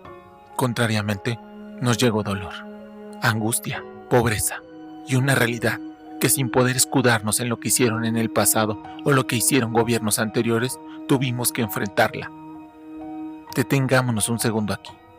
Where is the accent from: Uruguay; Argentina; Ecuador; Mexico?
Mexico; no solo en salud, sino como individuos, como mexicanos